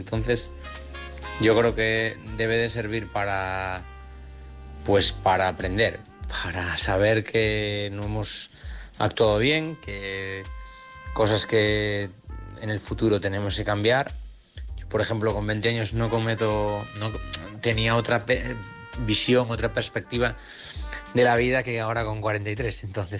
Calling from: Oviedo, Asturias, Spain; soy de Oviedo.

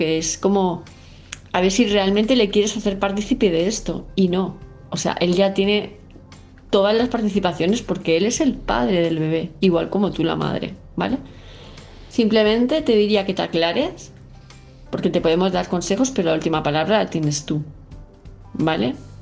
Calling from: Palma, Balearic Islands, Spain; de Palma de Mallorca

